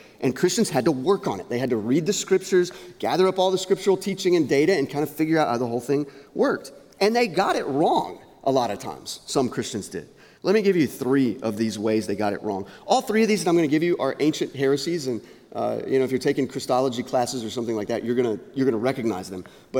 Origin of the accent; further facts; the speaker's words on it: Texas, United States; I'm from East Texas, so fire ants are a thing for me.